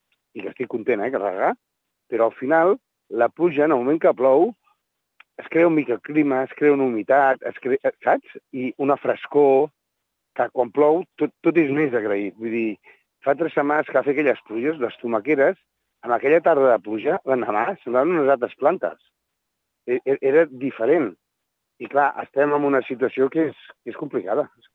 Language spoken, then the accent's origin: Catalan; El Papiol, Catalonia, Spain; Jo soc de Papiol